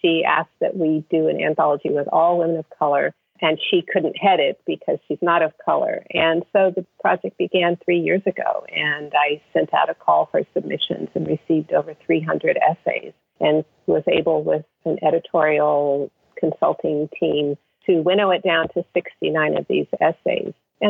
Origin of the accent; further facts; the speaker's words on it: San Francisco, California, United States; Growing up in San Francisco, we weren't well off. We weren't wealthy. We were middle class.